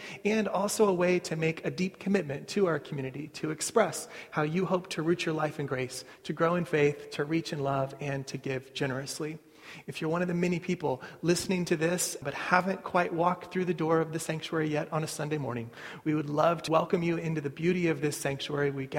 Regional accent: Kansas City, Missouri, United States; I was from the Midwest in Kansas City and went to college in Iowa

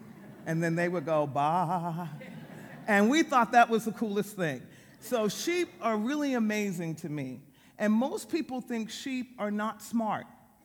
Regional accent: New York City, New York, United States; moved away; I grew up in New York City, so when I moved to California, I moved to Sacramento first.

